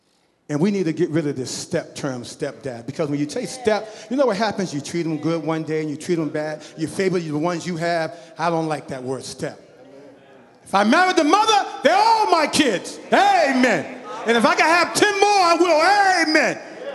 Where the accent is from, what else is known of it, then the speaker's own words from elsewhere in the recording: Boston, Massachusetts, United States; growing up in Boston, especially if you was a black man or a black woman.